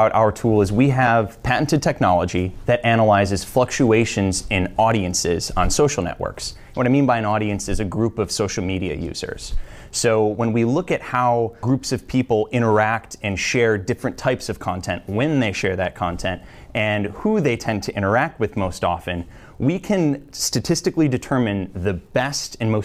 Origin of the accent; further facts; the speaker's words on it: Wisconsin, United States; moved away as an adult; So I'm originally from Wisconsin, and I moved to the East Coast to attend BU.